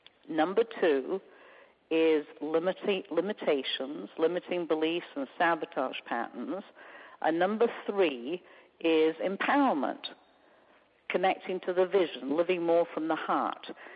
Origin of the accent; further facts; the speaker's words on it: England, United Kingdom; moved away; also born or lived in California; I'm originally from England, and in 1981, I moved to California